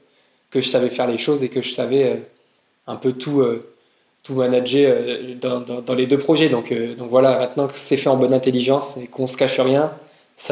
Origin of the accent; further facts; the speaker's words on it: Tours, Centre-Val de Loire, France; parce que moi je suis originaire de Tours